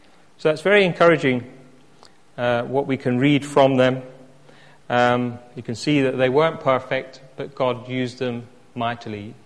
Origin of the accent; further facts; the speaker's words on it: England, United Kingdom; And as English, often, we're not so good at that, are we? We're quite reserved.